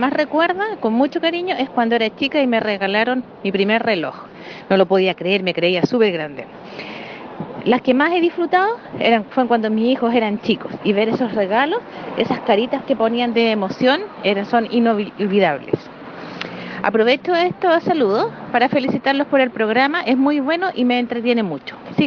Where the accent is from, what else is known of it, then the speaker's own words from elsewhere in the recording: Viña del Mar, Valparaíso, Chile; de Viña del Mar.